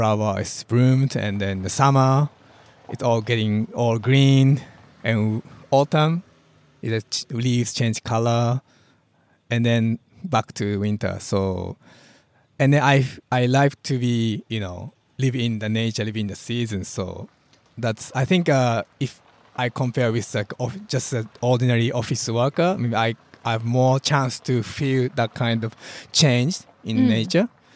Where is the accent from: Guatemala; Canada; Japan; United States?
Japan; English is a second language; also born or lived in Australia; So then after the Australia, when I decided to come back to Japan, I could go back to my hometown